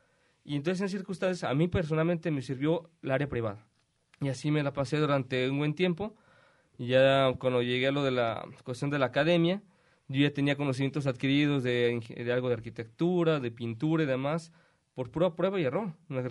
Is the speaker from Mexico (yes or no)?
yes; Guadalajara, Jalisco, Mexico; Soy de aquí de Guadalajara